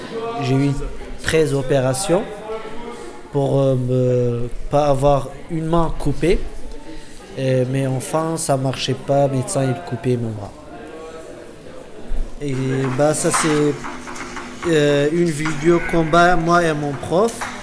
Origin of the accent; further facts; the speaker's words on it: Kurdistan Region, Iraq; French is a second language; moved away as an adult; now in France; j'ai 23 ans, je viens de Kurdistan, Irak. Bientôt, ça fait 3 ans que je suis en France.